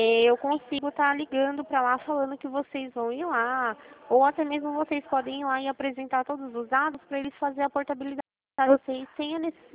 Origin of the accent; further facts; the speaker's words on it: Rio Claro, Brazil; Eu sou de Rio Claro.